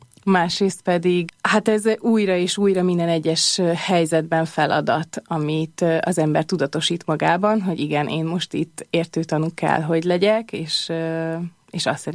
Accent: Budapest, Hungary; Én ugye arról beszéltünk, hogy Budapesten dolgoztam, és tanultam, és itt is születtem, itt is nőttem fel

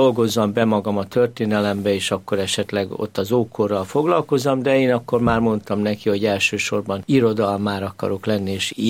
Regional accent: Budapest, Hungary; Óbudán, Óbuda peremén nőttem fel, a szüleim értelmiségiek voltak

